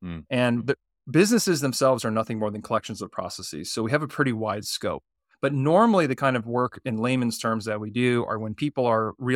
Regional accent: Virginia, United States; also born or lived in New York City; So I was born and raised in Virginia. I actually spent a time 5 years in Manhattan in New York City.

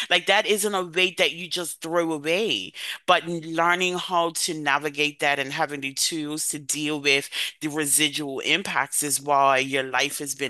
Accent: Bermuda; now in London, United Kingdom; I'm not English. I'm originally from Bermuda, right? So smiling is normal to me.

